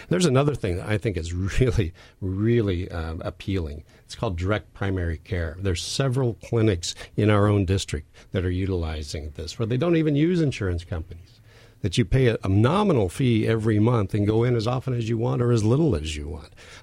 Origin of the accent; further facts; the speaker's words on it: Washington, United States; I was born and raised in Central Washington. This is where my business is. This is where I've raised my family. And I intend to stay here. This is my home.